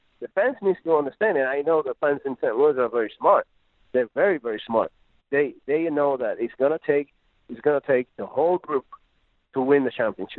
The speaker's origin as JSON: {"language": "English", "country": "Puerto Rico", "tie": "born or raised there", "said": "The way I grew up, the way we grew up here in Puerto Rico"}